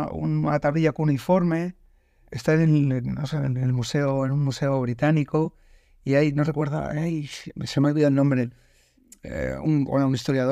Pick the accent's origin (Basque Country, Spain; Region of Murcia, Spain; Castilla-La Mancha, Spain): Basque Country, Spain; yo nací en País Vasco, y allí recuerdo que en muchos sitios de recreo pues estaba la rana